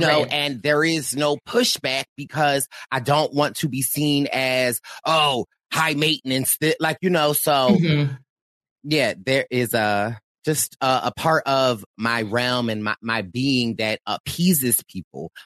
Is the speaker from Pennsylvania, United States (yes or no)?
yes; Philadelphia, Pennsylvania, United States; I'm from Philadelphia for my own safety.